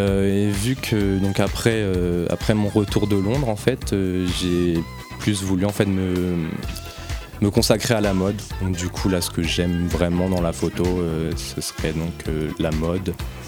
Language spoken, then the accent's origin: French; Locminé, Brittany, France; now in Rennes, France; je viens de Locminé, donc dans la campagne morbihanaise, et du coup c'est pas là-bas que ça va bouger. Donc j'avais envie d'aller dans une plus grosse ville déjà, mais de rester près de chez moi, parce que c'est là que je connais vraiment les endroits ou les lieux qui me correspondent. Du coup voilà, je me suis installé sur Rennes